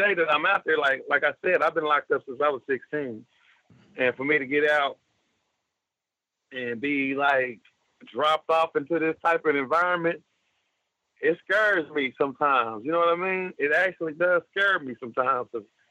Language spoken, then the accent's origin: English; Oklahoma City, Oklahoma, United States; also born or lived in Clinton / Cushing; I was born in Oklahoma City, and I was raised back and forth from Oklahoma City to Clinton, Oklahoma. But, you know, I spent the majority of my time in Oklahoma City.